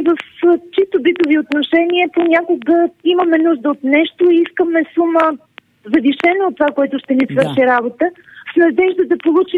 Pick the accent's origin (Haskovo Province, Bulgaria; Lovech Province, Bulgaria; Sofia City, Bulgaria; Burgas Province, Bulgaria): Burgas Province, Bulgaria; съм от Бургаски регион, където туризъм е сакрална дума.